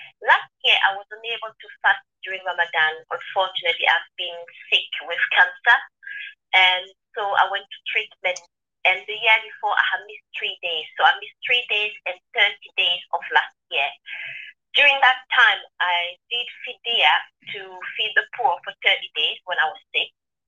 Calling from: Newcastle, North East England, United Kingdom; I'm calling from Newcastle, north of England.

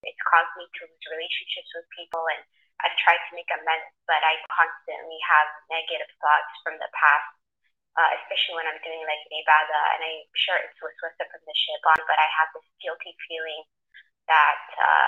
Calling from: Toronto, Ontario, Canada; I'm calling from Toronto.

